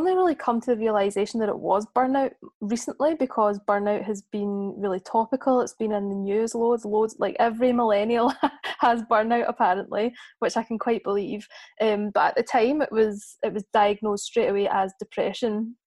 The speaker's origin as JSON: {"language": "English", "town": "Glasgow", "region": "Scotland", "country": "United Kingdom", "lives_now": "Birmingham, United Kingdom", "said": "I'm from Glasgow originally, but I've lived in Birmingham since 2016."}